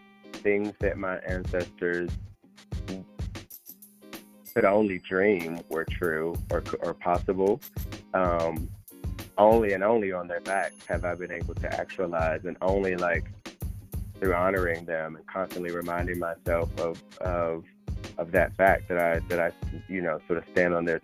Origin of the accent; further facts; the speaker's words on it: the South, United States; I grew up in the South.